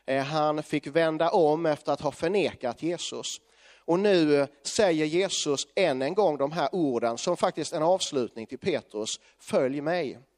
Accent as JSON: {"language": "Swedish", "region": "Skåne", "country": "Sweden", "accent": "Scanian", "said": "Jag hoppas ni förstår när jag pratar. Jag pratar skånska. Ibland så börjar folk prata engelska när man talar skånska till dem."}